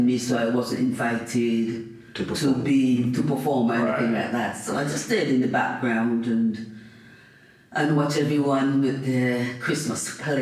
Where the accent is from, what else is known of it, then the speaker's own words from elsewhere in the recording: St. Vincent & Grenadines; I am originally from St. Vincent and the Grenadines.